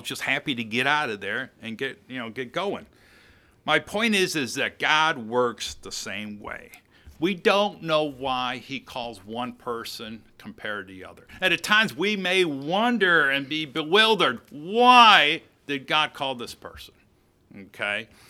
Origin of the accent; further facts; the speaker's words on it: Chicago, Illinois, United States; And I'm a northerner from Chicago in a southern Walmart in Louisiana, okay?